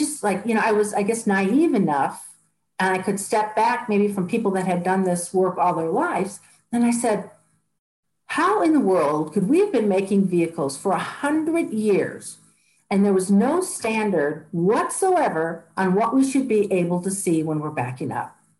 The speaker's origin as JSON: {"language": "English", "region": "Wisconsin", "country": "United States", "tie": "born or raised there", "said": "I grew up in Wisconsin, had a good work ethic, and always is motivated."}